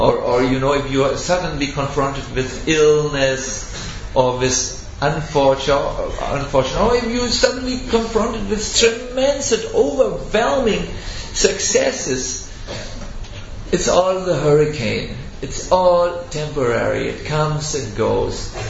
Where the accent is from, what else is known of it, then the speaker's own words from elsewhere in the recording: North Germany, Germany; English is a second language; I'm from North Germany, almost it's the land of ice and snow